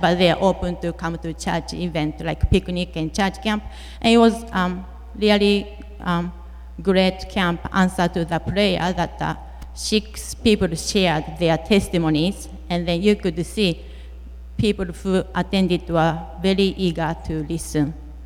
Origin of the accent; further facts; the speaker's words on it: Japan; English is a second language; I was growing up in Japan, and when I was there, I didn't know any Christian at all. And my parents aren't religious people